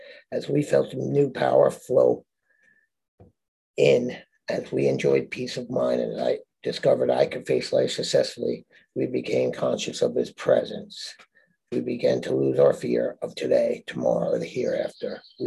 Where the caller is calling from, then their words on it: Southampton, New York, United States; I'm an alcoholic. I'm calling today from Southampton, New York. I live in Puerto Rico, but I have a house here.